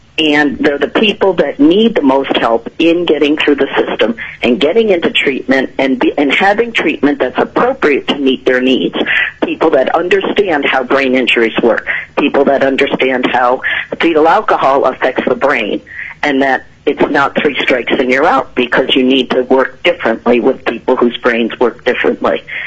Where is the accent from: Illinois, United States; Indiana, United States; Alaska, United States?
Alaska, United States; Kiana; For the record … I'm from Kiana, and I'm testifying today as a parent and community member.